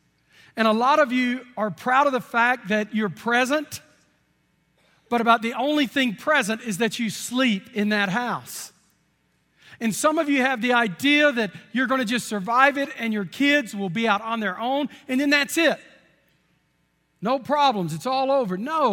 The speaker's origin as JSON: {"language": "English", "region": "Texas", "country": "United States", "said": "I'm from Texas. We do things like that."}